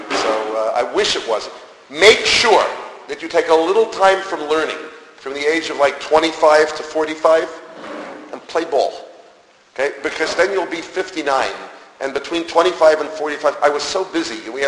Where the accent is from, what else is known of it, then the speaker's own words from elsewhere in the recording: Yonkers, New York, United States; I grew up in Yonkers, New York.